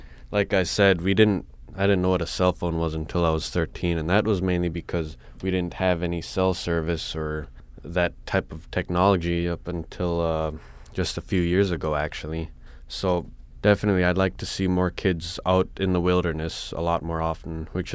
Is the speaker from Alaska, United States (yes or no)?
yes; Togiak, Alaska, United States; Growing up in Togiak was, it was different. It wasn't quite like growing up in a small city where you have roads and all these things. We do have roads, but they're short gravel roads. You don't have concrete over there